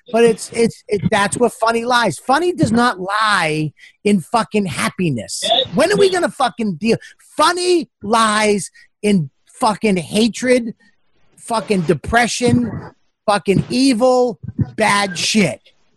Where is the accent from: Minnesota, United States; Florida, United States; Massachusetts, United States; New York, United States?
Massachusetts, United States; Boston; I'm from Boston. I love America.